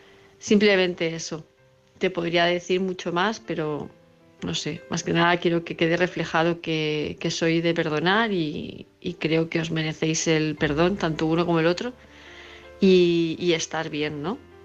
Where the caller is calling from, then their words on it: Palma de Mallorca, Balearic Islands, Spain; de Palma de Mallorca.